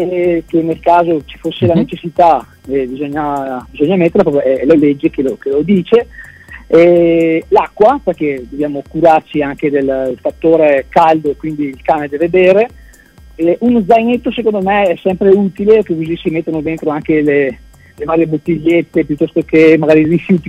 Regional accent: Veneto, Italy; ne sono orgoglioso perché è stata fatta nella mia terra, nel Veneto

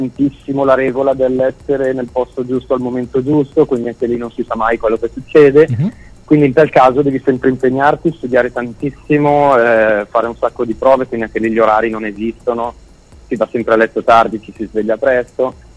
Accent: Bergamo, Lombardy, Italy; io sono di Bergamo

